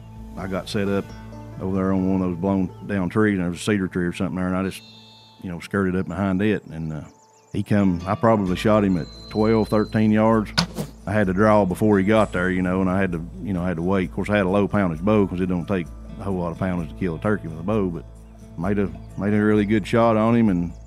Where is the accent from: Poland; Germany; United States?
United States; Greeneville, Tennessee; I'm from Greenville, Tennessee.